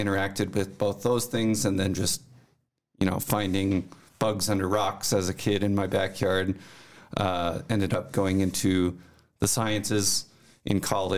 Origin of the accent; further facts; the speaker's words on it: Kansas, United States; So I am born and raised in Central Kansas. I'm in Newton, which is just north of Wichita, about 25 miles or so.